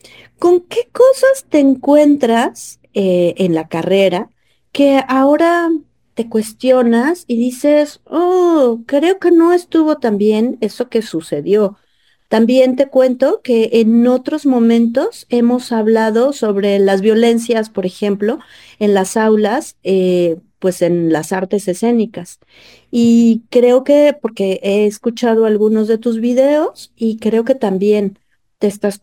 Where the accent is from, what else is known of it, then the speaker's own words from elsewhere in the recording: Mexico City, Mexico; yo soy chilanga y adoro la Ciudad de México